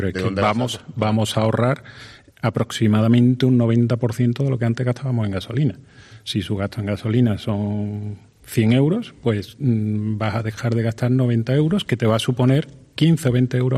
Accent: Spain; moved away; Y lo hicimos los españoles que nos fuimos de España después de que nos llamaran delincuentes por producir energía.

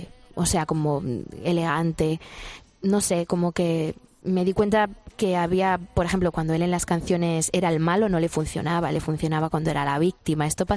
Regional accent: Spain; yo, vamos, soy española por el mundo, pero feliz y alardeo de todas nuestras cosas

